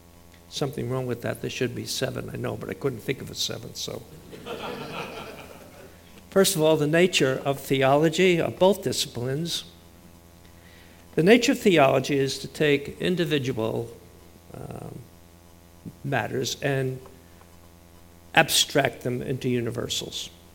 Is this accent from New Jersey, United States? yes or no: yes; New Jersey, United States; accent: Jersey; He hadn't yet picked up my Jersey accent.